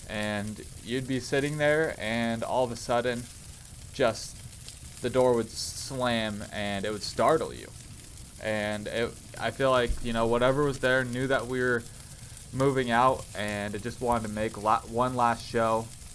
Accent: Evergreen, Colorado, United States; grew up in a haunted house myself. There was just something kind of off about the place I lived. I'm from Evergreen, Colorado, a small mountain town, and I kind of lived in the woods a little bit.

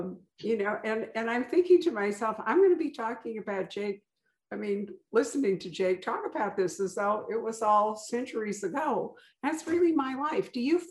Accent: Winnetka, Illinois, United States; I grew up in Chicago, you know, Winnetka, north of Chicago.

